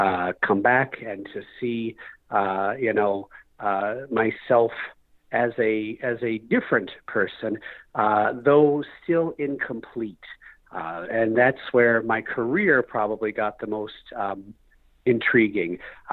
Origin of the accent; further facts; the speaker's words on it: Kansas, United States; returned back to my home state of Kansas